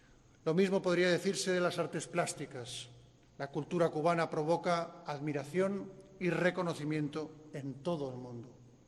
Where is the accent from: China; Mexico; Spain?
Spain; pienso, como español, que siento más viva, más intensa y más completa la riqueza